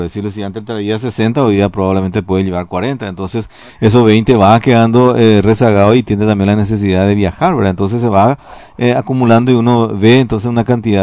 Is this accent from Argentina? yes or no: no; Paraguay; así somos los paraguayos, ¿verdad?